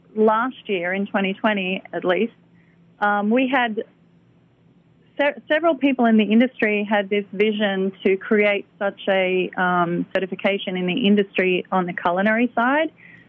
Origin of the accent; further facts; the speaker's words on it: Australia; accent: Australian; My Australian accent.